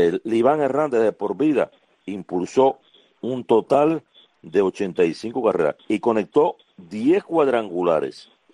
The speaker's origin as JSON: {"language": "Spanish", "country": "Cuba", "said": "Nosotros somos cubanos"}